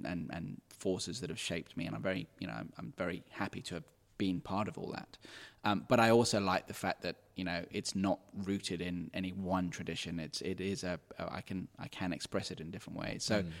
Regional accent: Kenya; And growing up in Kenya, there's some amazing curries.

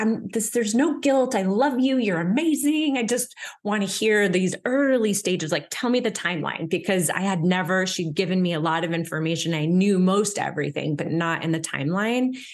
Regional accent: Portland, Oregon, United States; born there; I was born in 1974. I was born in Portland, Oregon.

